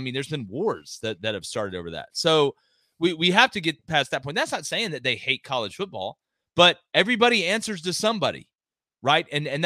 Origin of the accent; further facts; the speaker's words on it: Auburn, Alabama, United States; I'm from Auburn, Alabama. We didn't have an NFL team.